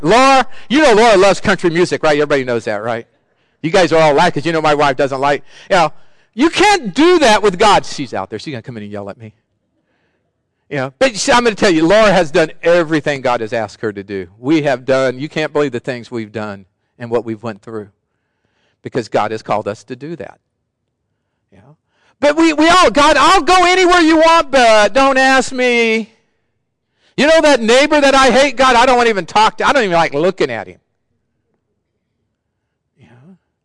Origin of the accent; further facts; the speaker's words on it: Sacramento, California, United States; I grew up in Sacramento, go to the state fair.